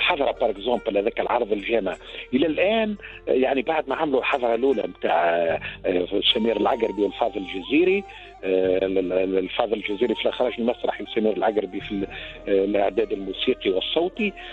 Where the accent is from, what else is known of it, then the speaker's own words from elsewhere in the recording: Tunisia; واللي هو المثال المتداول عندنا في تونس،